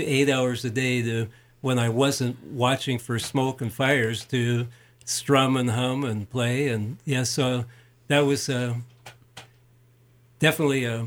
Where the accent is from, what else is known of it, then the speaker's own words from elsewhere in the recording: Coeur d'Alene, Idaho, United States; when I grew up in Coeur d'Alene, and when I wanted to go to college, and of course my parents wanted me to stay in Coeur d'Alene